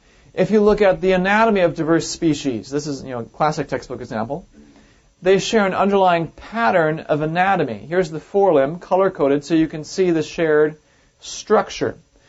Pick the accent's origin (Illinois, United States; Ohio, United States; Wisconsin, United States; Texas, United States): Wisconsin, United States; Used to be the tallest building in the world when I was growing up in Wisconsin.